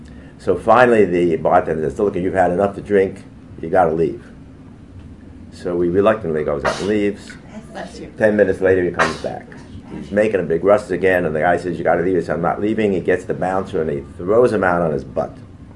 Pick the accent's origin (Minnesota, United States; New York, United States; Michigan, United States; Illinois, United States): New York, United States; Brooklyn; You know, I'm a good Jewish boy. And when growing up in Brooklyn, I never even read the Old Testament, let alone the New Testament.